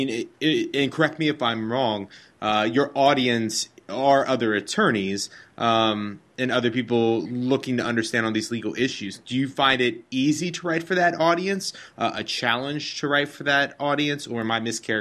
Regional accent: Ohio, United States; I'm from Ohio, but I lived in Chicago for a couple of years working for some trade magazines myself.

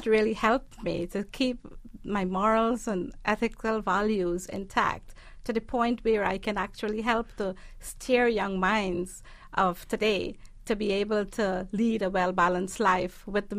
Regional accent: Guyana; born there; I was born in Guyana, South America.

